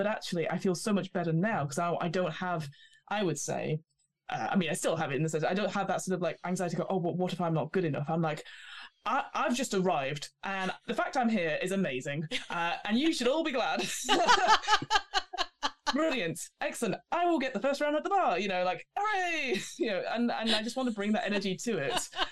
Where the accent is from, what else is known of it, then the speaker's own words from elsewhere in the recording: United Kingdom; because we're all British polite people in my current community